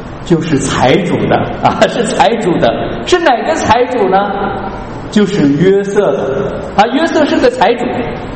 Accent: China; 所以在中国农村很多时候是这样的啊，我们在以前老家就看到说

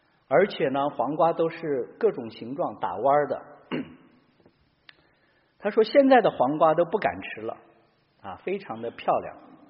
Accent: Northwest China, China; 我们西北人把土豆叫洋芋啊

